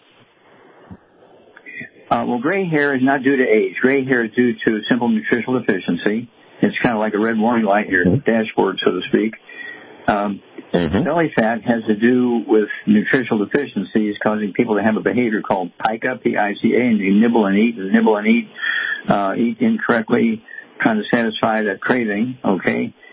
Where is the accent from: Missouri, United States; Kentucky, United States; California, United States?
Missouri, United States; And, Chuck, let's go to Missouri, my home state, and let's see here, William.